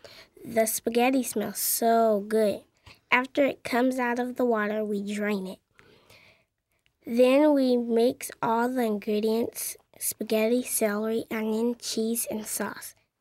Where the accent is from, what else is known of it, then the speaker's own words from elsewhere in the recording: Oklahoma City, Oklahoma, United States; born there; I'm 9 years old. I was born in Oklahoma City.